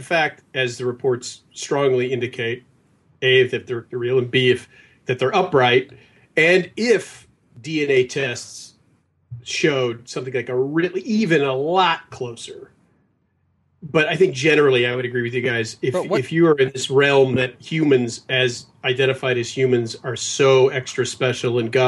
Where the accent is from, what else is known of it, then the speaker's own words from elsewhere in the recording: California, United States; I'm from Southern California, man.